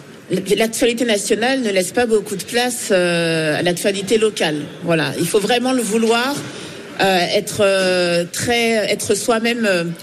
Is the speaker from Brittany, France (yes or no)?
no; Saint-Ouen, Île-de-France, France; Moi par exemple, j'ai grandi à Saint-Ouen, je vote plus là-bas